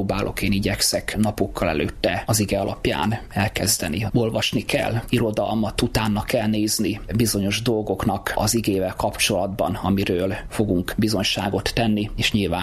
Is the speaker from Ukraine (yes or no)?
yes; Chetfalva, Zakarpattia Oblast, Ukraine; szükség volt egy kántorra a szülőfalumban, gyülekezetemben, Csetfalván is